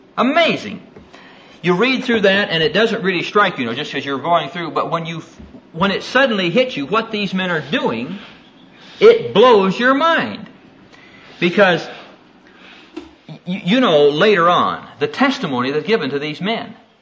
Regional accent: Iowa, United States; And growing up in Iowa, I observed something.

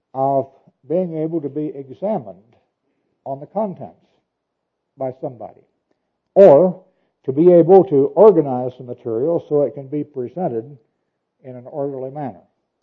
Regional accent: Missouri, United States

